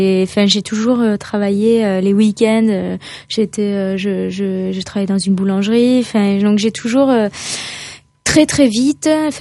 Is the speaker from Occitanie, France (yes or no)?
yes; Toulouse, Occitanie, France; now in Nice, France; Quand je suis arrivée de Toulouse à Nice, c'était un peu spécial. Déjà, on passe d'une maison à la campagne, à un petit appartement qui coûte le double.